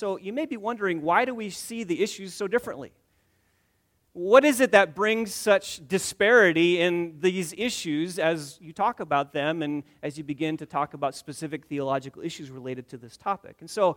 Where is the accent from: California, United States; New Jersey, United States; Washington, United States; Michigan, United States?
Michigan, United States; because I was raised in West Michigan. I was raised in a Reformed church in West Michigan